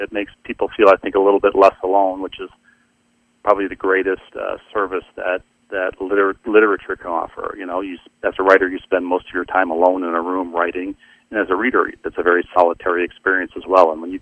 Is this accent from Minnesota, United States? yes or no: yes; Bloomington, Minnesota, United States; growing up in Bloomington, which I thought was the center of the universe because we had professional sports.